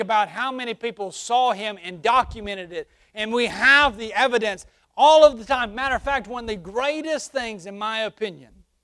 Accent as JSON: {"language": "English", "region": "Alabama", "country": "United States", "said": "I said, I'm from South Alabama. That won't be a problem."}